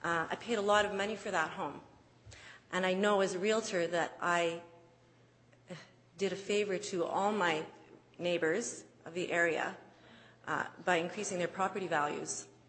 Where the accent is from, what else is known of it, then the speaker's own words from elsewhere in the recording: Manitoba, Canada; I grew up in River Heights, and it's been a long time goal of mine to return to my home.